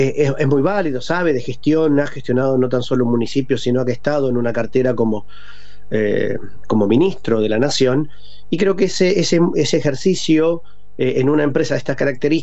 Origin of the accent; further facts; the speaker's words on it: Argentina; Como argentinos y argentinas, que estamos reconciliándonos con nuestra propia historia